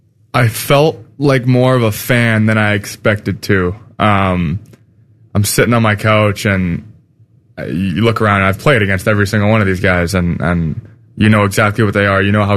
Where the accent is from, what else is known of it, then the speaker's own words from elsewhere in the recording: Canada; Obviously, as a Canadian, it sucks to see.